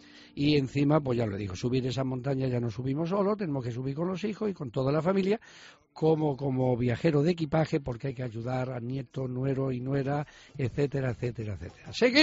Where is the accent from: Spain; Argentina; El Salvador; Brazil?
Spain; El cachino de siesta que me he hecho como buen español me lo van a estropear esta tarde